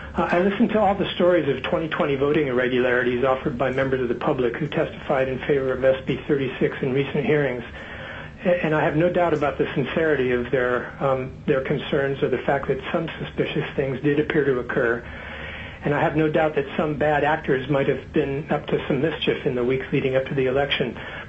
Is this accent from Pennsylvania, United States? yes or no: no; Sitka, Alaska, United States; I'm from Sitka, and I'm testifying on my own behalf.